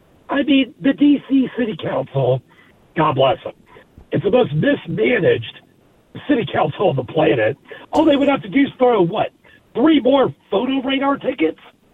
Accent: Colorado, United States; All right, first off, I'm from Colorado.

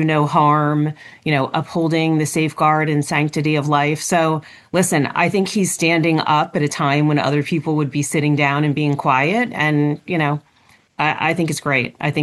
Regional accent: New Jersey, United States; Well, I am from Jersey

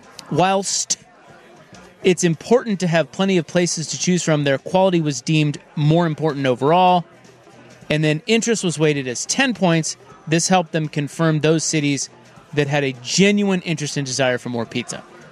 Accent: Salina, Kansas, United States; Like, I'm from Salina. I don't think anything is the best.

